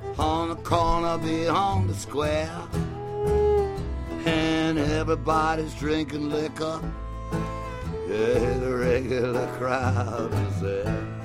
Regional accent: Falmouth, United States; also born or lived in Indiana; I came from Indiana and grew up in Falmouth.

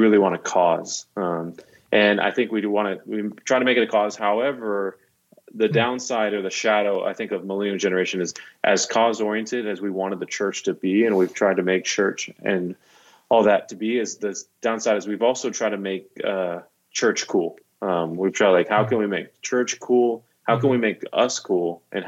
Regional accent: Dallas, Texas, United States; I grew up in Dallas and I remember asking, an old lady in Dallas once

